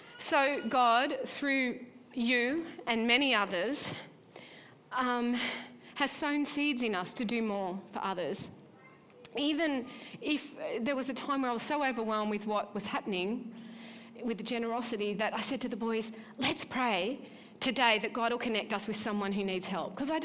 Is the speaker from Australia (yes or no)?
yes; Nelson Bay, New South Wales, Australia; a girl I grew up with in Nelson Bay.